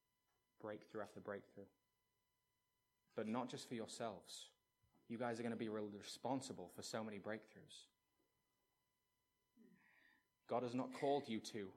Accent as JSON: {"language": "English", "region": "England", "country": "United Kingdom", "said": "I can say these things because I'm English."}